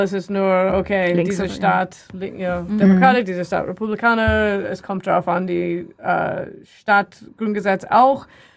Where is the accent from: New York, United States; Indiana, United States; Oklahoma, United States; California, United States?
New York, United States; German is a second language; Das ist nicht in New York, in meine Heimat da.